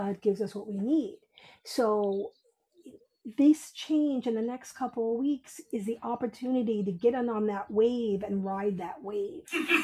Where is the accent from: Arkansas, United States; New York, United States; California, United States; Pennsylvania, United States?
New York, United States; Bronx; now in Westchester, United States; You know, I grew up in the Bronx.